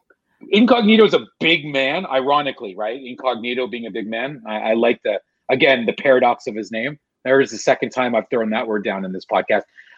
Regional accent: Canada; I am Canadian

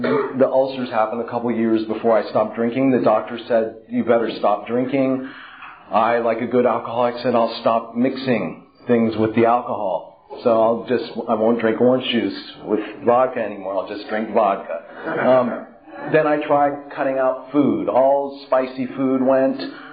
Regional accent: California, United States; I grew up then in Marin County across the bridge from San Francisco, in the height of the hippie stuff

